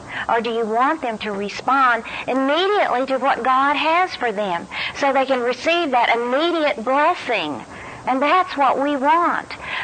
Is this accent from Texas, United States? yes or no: yes; Dallas, Texas, United States; we would watch usually the Dallas Cowboys because we're from Dallas.